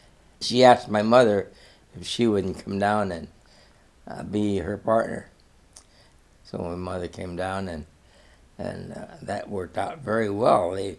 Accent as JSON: {"language": "English", "country": "Hong Kong", "tie": "born there", "said": "Well, my mother separated, and I was born in Hong Kong. She fled to Hong Kong. She had some friends. And then I was born."}